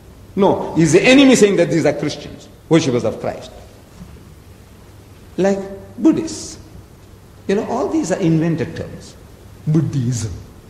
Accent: South Africa; You see, in my country, I come from South Africa.

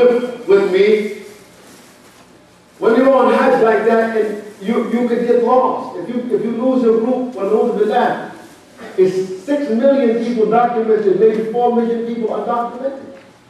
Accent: United States; I'm African American. I grew up in an America where if you lived in Virginia, you had to go to the black water fountain and the white water fountain.

